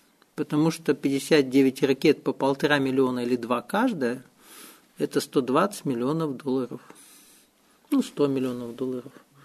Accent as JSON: {"language": "Russian", "country": "Russia", "said": "Я подчеркиваю, я говорю не как россиянин, а с точки зрения всей планеты."}